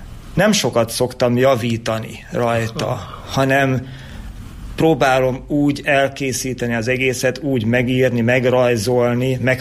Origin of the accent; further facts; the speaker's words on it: Mezőkövesd, Borsod-Abaúj-Zemplén, Hungary; Szeretek itt lakni, igen. A Bükkalja az nekem mindig olyan vonzó volt, és élhetőnek tartom ezt a kisvárost. Itt cseperedtem fel, itt jártam iskolába, minden ideköt, még a szüleim is élnek, és ők is itt laknak Kövesden.